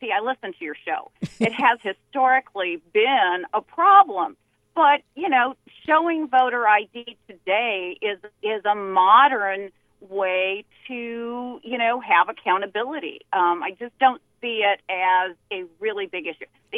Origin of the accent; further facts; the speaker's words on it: Minnesota, United States; I was raised in Minnesota.